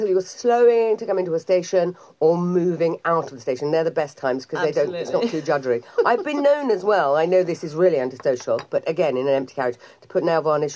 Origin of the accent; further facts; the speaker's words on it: United Kingdom; We're so British.